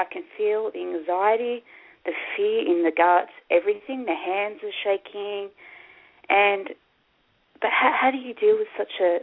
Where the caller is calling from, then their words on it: Sydney, New South Wales, Australia; I'm calling from Sydney.